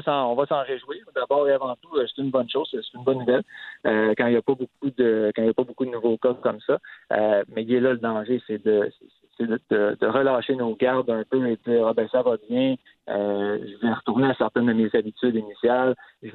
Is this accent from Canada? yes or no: yes; Quebec, Canada; qui pourront le trouver chez nous au Québec.